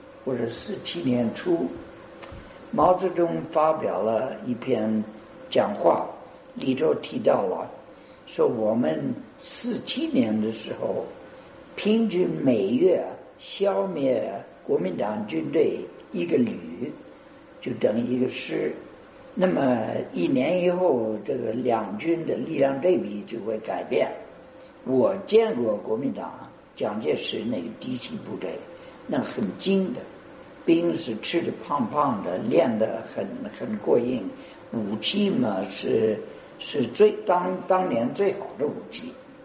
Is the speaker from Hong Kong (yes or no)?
no; United States; Chinese is a second language; now in China; 当然我是美国人，我也爱自己人民